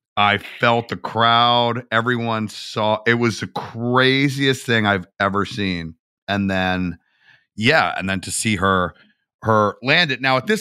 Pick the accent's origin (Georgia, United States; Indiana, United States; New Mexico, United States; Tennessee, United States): Georgia, United States; Atlanta; I'm from Atlanta and I saw the Olympics in 96.